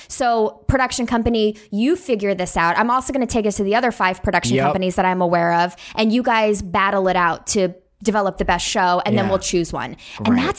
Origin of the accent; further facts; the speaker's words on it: Phoenix, Arizona, United States; I grew up in Phoenix and I was a writer.